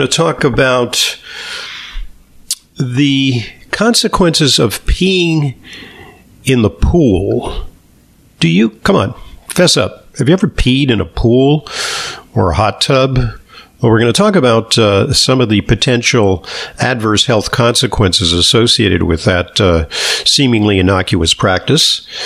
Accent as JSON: {"language": "English", "region": "Missouri", "country": "United States", "said": "I just said, I don't believe this. I'm from Missouri. I am not convinced."}